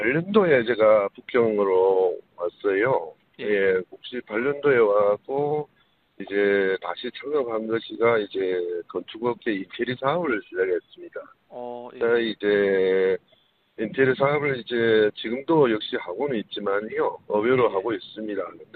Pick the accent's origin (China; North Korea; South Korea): China; Heilongjiang; 아, 저는 고향이요. 흥룡강 개동현이라는데